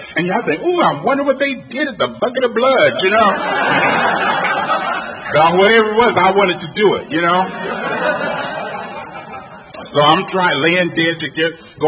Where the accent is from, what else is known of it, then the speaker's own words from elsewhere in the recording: Los Angeles, California, United States; Anyway, I grew up in Los Angeles. I was born in L.A., actually in Silver Lake, and on the thing it says West Hollywood, so I have to clarify right away that I'm not from West Hollywood, yet I am from Hollywood